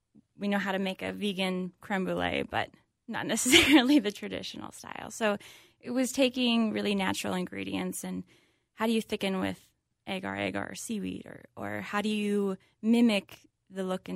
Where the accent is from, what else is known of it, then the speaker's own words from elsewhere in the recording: Hopkins, United States; Hopkins, yeah. I grew up family in Hopkins and then kind of did some traveling after.